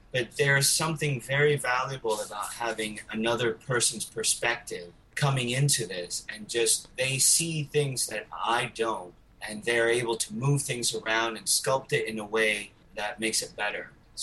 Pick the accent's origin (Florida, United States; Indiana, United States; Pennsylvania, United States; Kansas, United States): Florida, United States; Miami; because I'm originally from Miami, and not that many people come to Miami